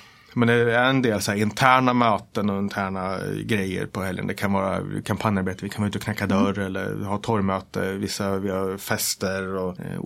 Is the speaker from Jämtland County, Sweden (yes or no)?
no; Valla, Södermanland, Sweden; accent: Sörmländska; ner till Valla igen, mamma uppvuxen. Mm. Och där är jag uppvuxen och bodde fram till att jag hade muckat från lumpen. Och då flyttade jag in till storstan Katrineholm och bodde där.